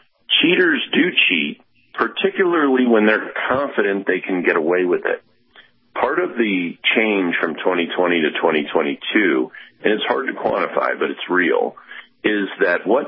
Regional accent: Virginia, United States; And, I mean, look at Virginia in 2021, my home state.

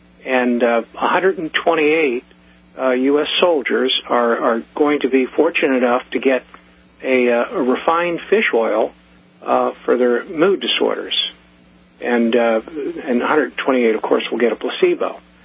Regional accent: United States; I'm an American

